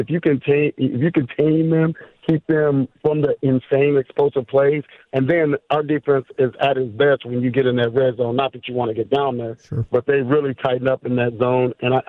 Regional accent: Texas, United States; And growing up in Texas, that's what you do.

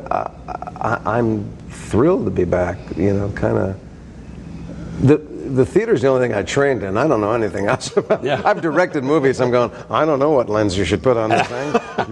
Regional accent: New Jersey, United States; I grew up in New Jersey. When I discovered theater, it was all about New York.

